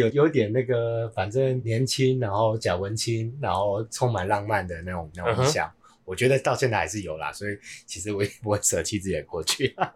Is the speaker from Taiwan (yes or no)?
yes; Taipei, Taiwan; now in Yilan, Taiwan; 因为我有提到我在台北长大嘛，那我的朋友也大部分都不在宜兰，然后我在宜兰搬回来的时候算是比较边缘人这样，自己独自行动。